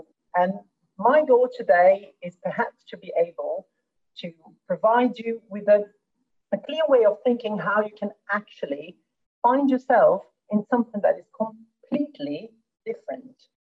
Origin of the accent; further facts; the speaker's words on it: Brazil; English is a second language; now in Vienna, Austria; I am Brazilian myself. I grew up in Brazil and I currently live in Europe, in Austria, in Vienna.